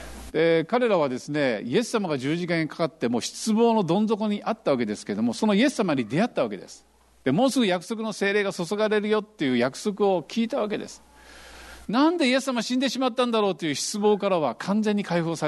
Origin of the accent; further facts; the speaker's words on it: Kitakyushu, Fukuoka, Japan; 私は九州生まれのですね、北九州に26年間住んでいて、そこで生活基盤がありました。四国行ったこともないし、見たこともない。